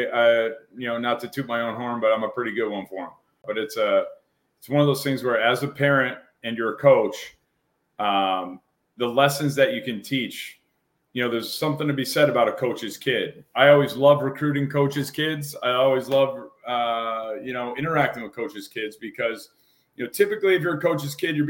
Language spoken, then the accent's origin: English; Massachusetts, United States; I grew up on a dirt road in Massachusetts in a hill town that wasn't like my best. I was an only child.